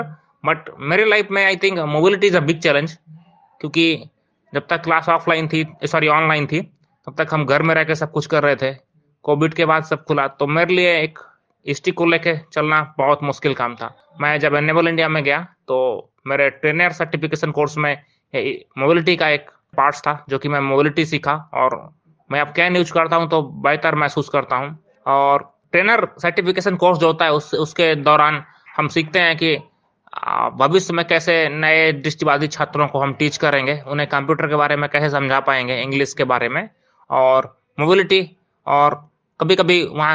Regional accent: Satna, Madhya Pradesh, India; और मैं मध्य प्रदेश के सतना जिले का रहने वाला हूँ।

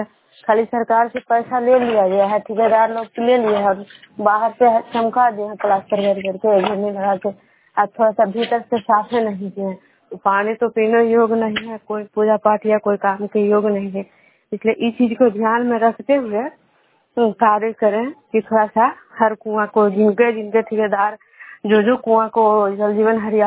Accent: Khajra, Bihar, India; मैं विष्णुपुर ग्राम खजरा पंचायत नालंदा जिला नगर नमसा प्रखंड के निवासी हूँ।

